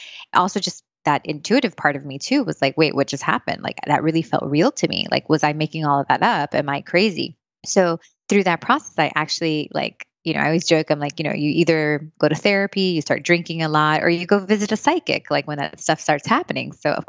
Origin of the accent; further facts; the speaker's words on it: Miami, Florida, United States; also born or lived in Long Branch, New Jersey; But I moved here when I was young. So yes, I did get to grow up in sunny Miami.